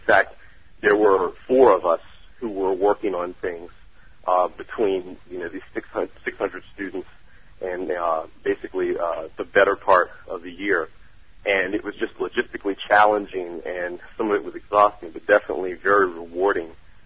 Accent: New Orleans, Louisiana, United States; And I'm also from New Orleans. Every area that I grew up in has been devastated.

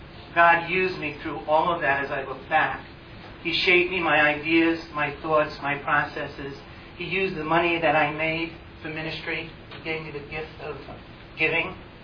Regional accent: New York, United States; accent: New York; now in Wheaton, United States; If anybody asks, my accent is from New York. That's where I'm born and raised.

